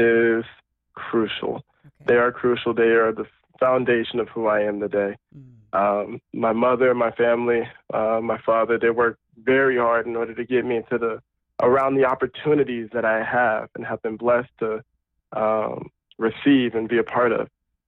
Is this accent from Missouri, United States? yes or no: no; Oakland, California, United States; I grew up in Oakland, California. And so they're already in the Bay Area, NorCal.